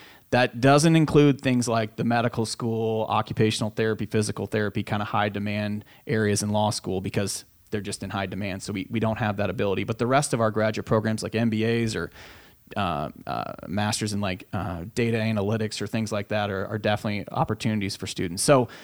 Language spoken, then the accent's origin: English; Grinnell, Iowa, United States; And so that started to make a difference. And for me, growing up in Grinnell, the UNI or Northern Iowa connection was, well, USD has a law school and a medical school.